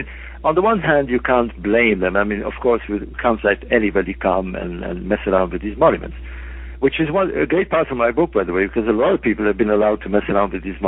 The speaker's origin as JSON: {"language": "English", "town": "Alexandria", "region": "Alexandria Governorate", "country": "Egypt", "tie": "born or raised there"}